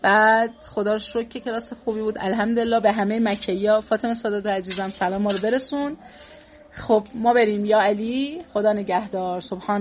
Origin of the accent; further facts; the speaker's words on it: Iran; به خاطر اینکه ما ایرانی هستیم و خیلی عزیزیم